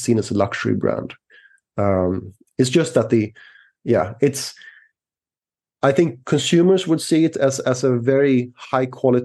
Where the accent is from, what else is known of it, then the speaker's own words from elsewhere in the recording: Sweden; also born or lived in Switzerland; I'm Swedish, by the way. I was born in Sweden. I was born in Switzerland, grew up in Sweden. But I spent most of my life outside of Sweden, so I consider myself more of an international citizen.